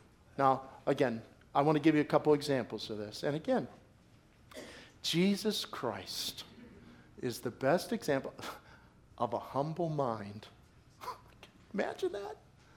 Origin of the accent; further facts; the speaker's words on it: Pittsburgh, Pennsylvania, United States; born there; You know, I'm kind of proud. I was born in Pittsburgh.